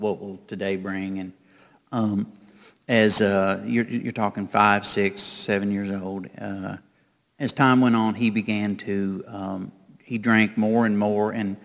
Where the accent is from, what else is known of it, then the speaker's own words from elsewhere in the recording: Cynthiana, Kentucky, United States; Well, I grew up in Cynthiana, Kentucky, very small. The sign on the highway said 5,000. I think it was an over-exaggeration. But very small town, just a small industrial town.